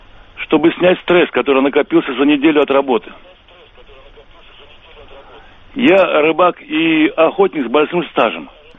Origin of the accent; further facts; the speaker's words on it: Kazakhstan; Значит, я сам родом из Казахстана.